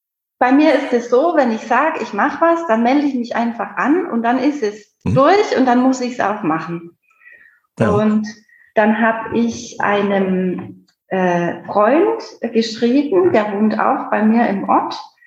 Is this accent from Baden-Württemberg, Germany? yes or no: yes; Heilbronn, Baden-Württemberg, Germany; Also, ich komme aus dem schönen Heilbronn